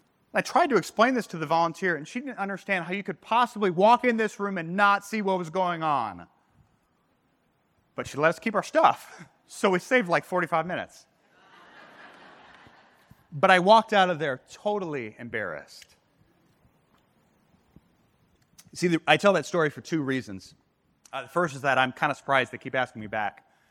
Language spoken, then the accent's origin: English; St. Louis, Missouri, United States; I'd already seen four different people that I knew from either Concordia, Nebraska, or from growing up in St. Louis.